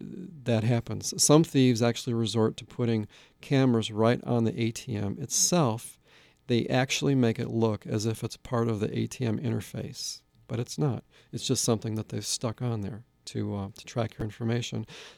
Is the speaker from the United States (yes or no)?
yes; Midwest, United States; I'm from the Midwest, where we have lots of snow, and I always saw the salt trucks come out after it snowed.